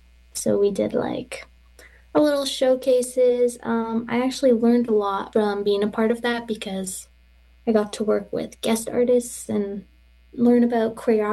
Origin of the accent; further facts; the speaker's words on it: Nanaimo, British Columbia, Canada; I'm from the Penelika tribe. I'm grew up on Nanaimo territories. That is Vancouver Island.